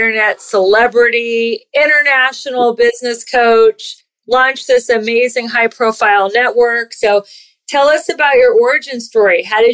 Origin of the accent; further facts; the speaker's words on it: Cincinnati, Ohio, United States; which I'm from Cincinnati, which borders Kentucky, as you know.